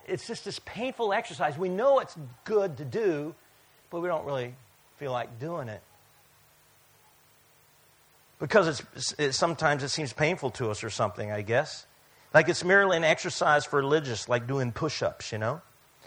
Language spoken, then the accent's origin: English; Netherlands; English is a second language; I'm from Netherlands. No big deal.